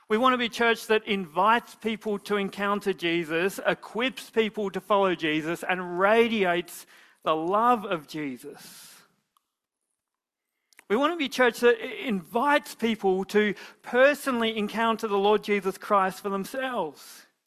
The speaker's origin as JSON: {"language": "English", "town": "Huonville", "region": "Tasmania", "country": "Australia", "said": "mate, I'm from Huonville."}